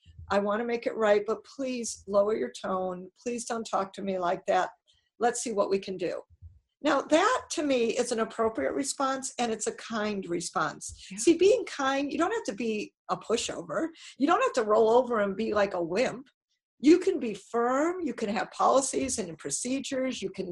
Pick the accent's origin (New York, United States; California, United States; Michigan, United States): Michigan, United States; Detroit; moved away; Well, you know, I'm from Detroit, and I moved out of the snow.